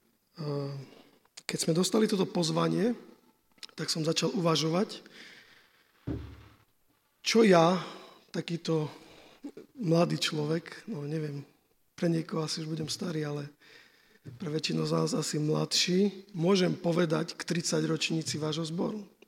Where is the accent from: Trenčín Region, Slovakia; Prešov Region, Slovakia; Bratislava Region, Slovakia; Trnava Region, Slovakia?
Prešov Region, Slovakia; Vranov nad Topľou; tak sa tu chodilo z okolitých, ja som bol z Vranova.